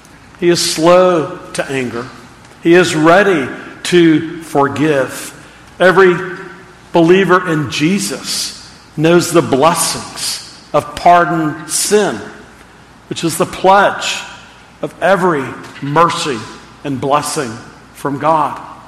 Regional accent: Texas, United States; Recently, I was thinking of a song that I heard as a boy growing up where I grew up in Texas.

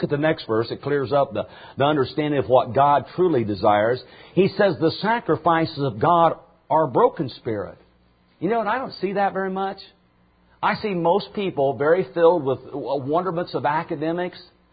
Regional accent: New England, United States; Well, we're from New England, brother.

